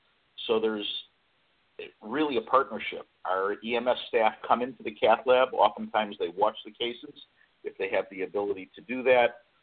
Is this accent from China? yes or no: no; Illinois, United States; I come from Illinois, where the rules were a bit more rigid.